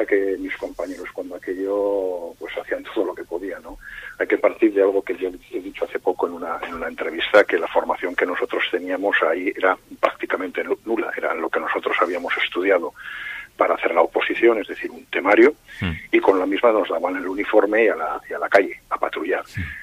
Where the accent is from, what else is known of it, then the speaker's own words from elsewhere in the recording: Cicero, Cantabria, Spain; yo procedo de Cicero concretamente. Mis padres eran los regentes del bar, restaurante Casa César